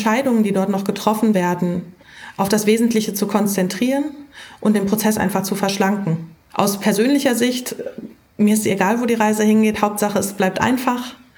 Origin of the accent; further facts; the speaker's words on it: Dortmund, North Rhine-Westphalia, Germany; als Dortmunder